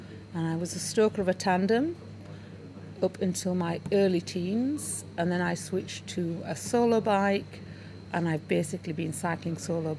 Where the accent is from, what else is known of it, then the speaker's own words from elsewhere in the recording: Halifax, Yorkshire and the Humber, United Kingdom; I'm from Halifax in West Yorkshire.